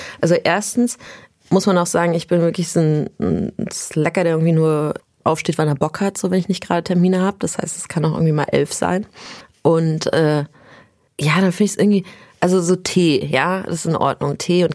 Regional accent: Berlin, Germany; born there; Ich bin gebürtige Berlinerin

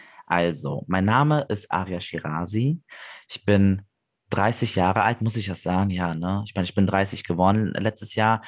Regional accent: Sankt Augustin, North Rhine-Westphalia, Germany; Ich bin aus St. Augustin, das ist so zwischen Köln und Bonn. Bin auch in Deutschland geboren. Also ich sehe mich selber, wenn man mich fragt, als Deutscher. Ne? Also ich habe aber Wurzeln, also mein Papa ist Kurd-Iraner, meine Mama ist aus Afghanistan

